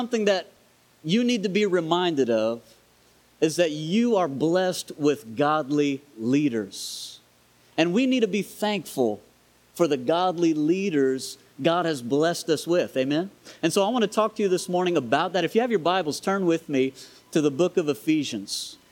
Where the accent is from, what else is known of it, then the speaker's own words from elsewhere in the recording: Thibodaux, Louisiana, United States; now in Indiana, United States; I am from Thibodaux. I grew up here. So this is my hometown